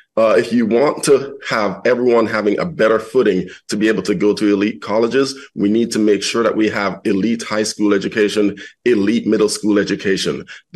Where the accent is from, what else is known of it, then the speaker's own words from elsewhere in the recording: Jamaica; now in United States; This is a land of opportunity. I came from Jamaica and I hit the ground running.